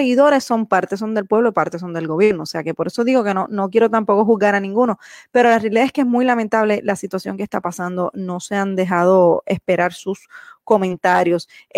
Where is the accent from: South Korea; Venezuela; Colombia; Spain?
Colombia; como ciudadano, como residente aquí en Colombia, ¿verdad? Como colombiano